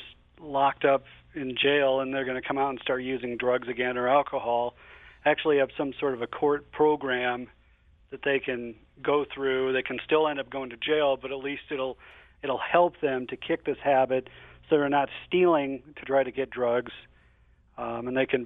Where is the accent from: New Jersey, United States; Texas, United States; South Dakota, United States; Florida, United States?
South Dakota, United States; I grew up in South Dakota.